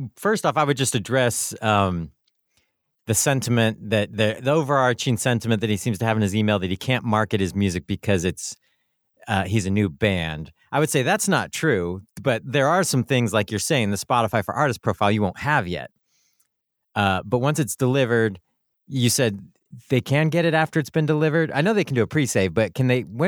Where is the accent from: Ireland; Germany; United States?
Germany; English is a second language; I am a musician from Germany